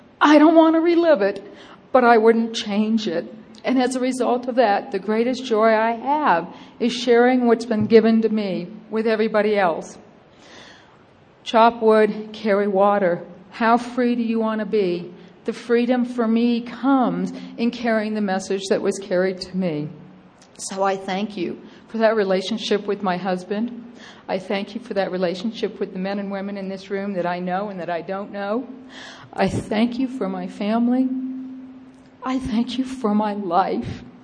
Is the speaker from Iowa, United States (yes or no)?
no; Wetumpka, Alabama, United States; I'm from Wetumpka, Alabama.